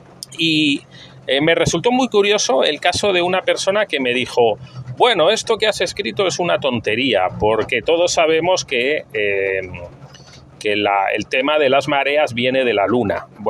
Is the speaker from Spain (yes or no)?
yes; Madrid, Community of Madrid, Spain; born there; yo soy nacido en Madrid, en España, y la verdad es que mi contacto con el mar pues era en mis primeros años pues mínimo